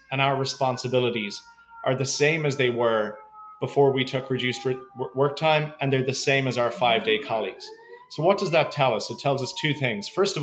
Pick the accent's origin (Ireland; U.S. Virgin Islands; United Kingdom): Ireland; now in New York, United States; I'm originally from Ireland. I'm living in New York at the moment, but I'm an Irish guy.